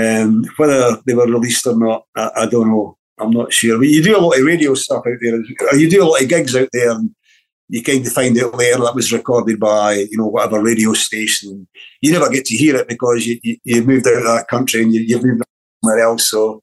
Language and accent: English; Timmins, Ontario, Canada; born there; I was born in Timmins, Ontario, way back in 1961. I was actually born in the same town